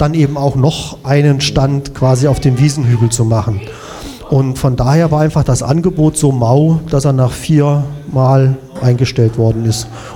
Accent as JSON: {"language": "German", "town": "Kassel", "region": "Hesse", "country": "Germany", "moved": "yes", "said": "da ich ja nun kein, wie man so schön sagt, gelernter DDR-Bürger bin, sondern Zugereister, ich komme ja ursprünglich aus Kassel"}